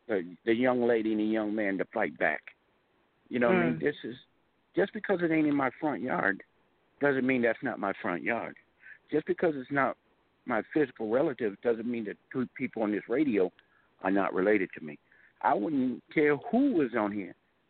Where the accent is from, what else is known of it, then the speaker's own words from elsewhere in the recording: United States; But remember, we've been, as an American, we've been through a lot more worse, and we've always bounced back stronger and better than ever.